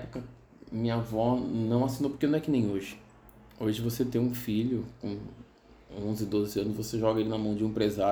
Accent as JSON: {"language": "Portuguese", "town": "Bragança Paulista", "region": "São Paulo", "country": "Brazil", "said": "Sou ator, tenho 39 anos, sou de Bragança Paulista e é isso."}